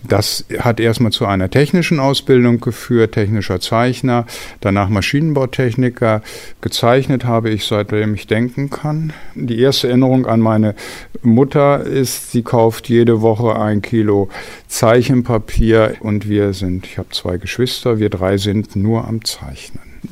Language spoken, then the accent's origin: German; Mellendorf, Lower Saxony, Germany; Ich bin in einem Handwerkerhaushalt in Mellendorf aufgewachsen.